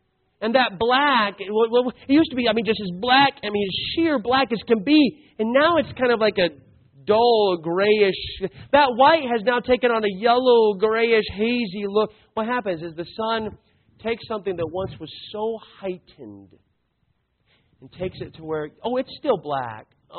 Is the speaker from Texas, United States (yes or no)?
no; Arizona, United States; now in Indiana, United States; I grew up in Arizona. I'm now a resident of Indiana.